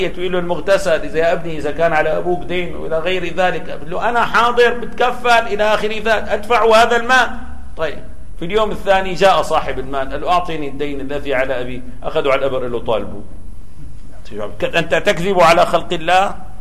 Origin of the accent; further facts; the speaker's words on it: Damascus, Damascus Governorate, Syria; عندنا في دمشق كانت كتاتيب